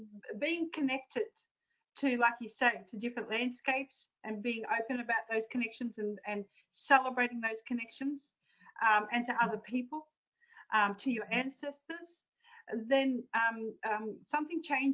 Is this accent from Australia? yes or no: yes; Australia; Like down to myself as an Australian woman visiting